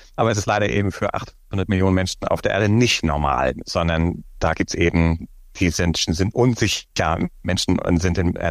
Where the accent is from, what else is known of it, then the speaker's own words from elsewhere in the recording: Schleswig-Holstein, Germany; Ich bin zwar gebürtiger Schleswig-Holsteiner, wo ich auch früher Landwirt war